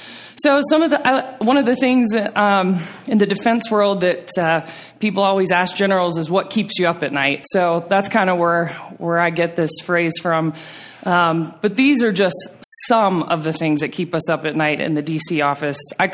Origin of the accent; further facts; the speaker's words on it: the South, United States; now in Washington, D.C., United States; I am from the South, but I love coming out west.